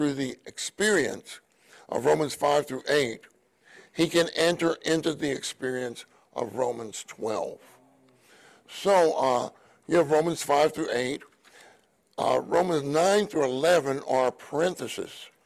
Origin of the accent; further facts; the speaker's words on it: Pittsburgh, Pennsylvania, United States; you know I grew up in Pittsburgh, and I was used to this kind of weather. I'm not used to it anymore. My blood got thinned out after I moved to Southern California.